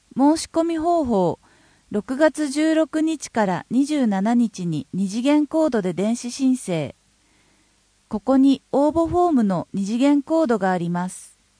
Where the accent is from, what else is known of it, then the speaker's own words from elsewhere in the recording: Higashiosaka, Osaka, Japan; now in Ayase, Japan; 本拠地の綾瀬市は住んでみると故郷の東大阪市に雰囲気が似ていて過ごしやすいです。